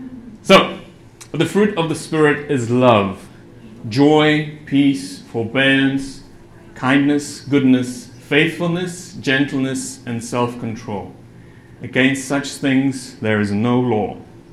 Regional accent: South Africa; I'm from South Africa. Any fellow South Africans here?

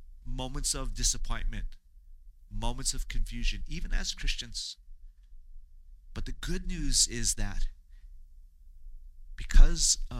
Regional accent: Hawaii, United States; I grew up in Hawaii. I love living on the islands, you know.

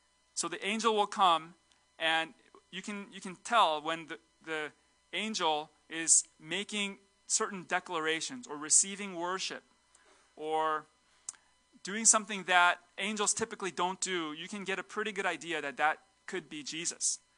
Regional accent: Seattle, Washington, United States; now in New York City, United States; I didn't know anybody in New York City. I was from Seattle, and it was such a hard season for me

